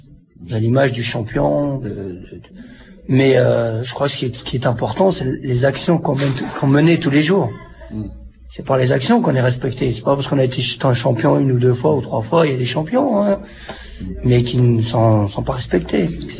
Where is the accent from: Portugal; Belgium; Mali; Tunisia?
Tunisia; now in France; parce que je viens de la Tunisie, où on habitait à plusieurs dans un petit deux pièces, on était 8.